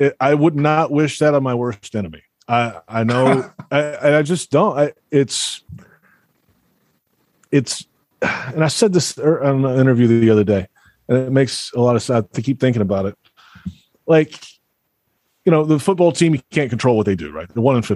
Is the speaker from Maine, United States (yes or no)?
no; Alabama, United States; I grew up in Alabama. I'm an Alabama fan, right?